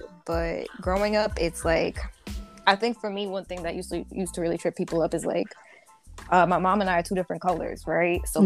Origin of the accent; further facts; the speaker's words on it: United States; obviously I'm also American. I grew up here.